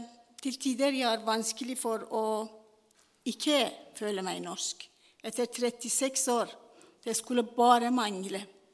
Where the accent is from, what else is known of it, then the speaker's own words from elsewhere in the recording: Iran; Norwegian is a second language; now in Norway; Jeg kommer fra Iran.